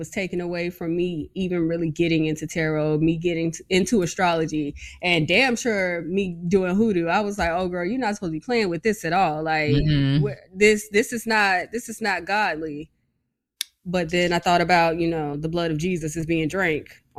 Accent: the South, United States; growing up in the South and being into astrology and tarot and then coming from Kojic, it was rough.

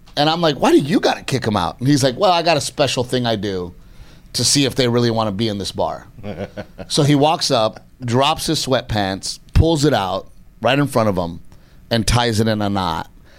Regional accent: Portland, Texas, United States; And I'm from Portland, Texas, which is already kind of weird.

